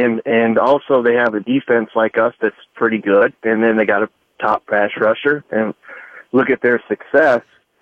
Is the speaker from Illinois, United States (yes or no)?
yes; Chicago, Illinois, United States; moved away as an adult; now in Nashville, United States; I'm from Chicago and lived here in Nashville for 30 years now, and I'm a Titans fan as well.